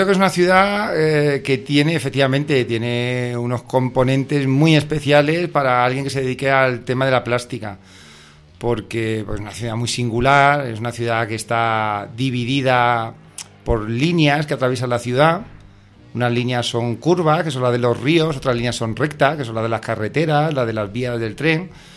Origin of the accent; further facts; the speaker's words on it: Priego de Córdoba, Andalusia, Spain; born there; yo nací en Córdoba, en un pueblecito, Priego de Córdoba, el otro Priego. Tenemos dos Priegos.